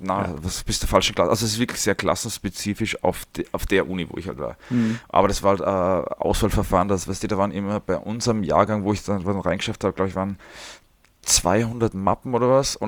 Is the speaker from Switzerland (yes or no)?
no; Salzburg, Austria; moved away as an adult; now in Vienna, Austria; Also war halt Schule Salzburg. Ich bin aufgewachsen in Salzburg, so ein bisschen am Land. Hm. Und dann 2002 nach Wien gegangen